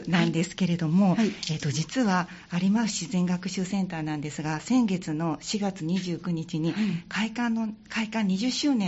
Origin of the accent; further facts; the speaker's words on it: Sanda, Hyogo, Japan; あの私もともと三田市の出身でしたので